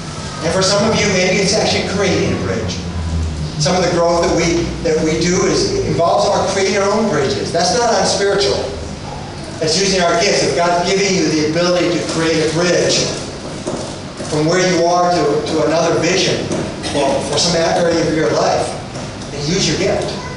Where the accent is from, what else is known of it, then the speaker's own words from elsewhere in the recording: United States; in the American language, forgive me, I'm too American, but very type